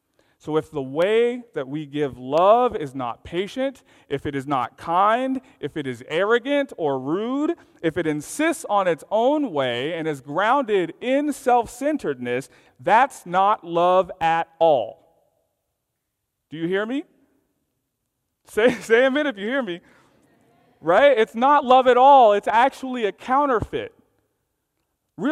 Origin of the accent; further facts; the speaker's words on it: the South, United States; I'm from the South.